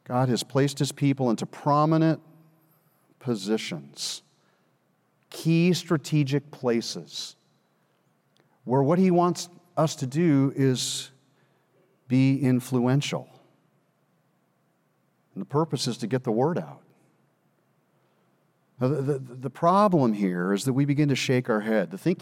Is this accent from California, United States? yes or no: yes; California, United States; I'm from California. And as California people know, as a Californian growing up, we spent a lot of time at the beach.